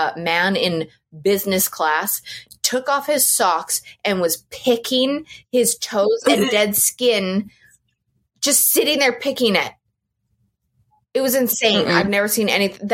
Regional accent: Canada; I feel like it's, like, as a Canadian, it's the least I could do.

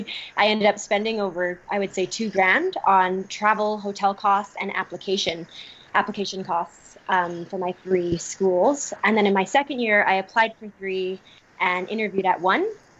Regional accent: British Columbia, Canada; I'm from British Columbia in Canada, and I'll be attending the University of British Columbia.

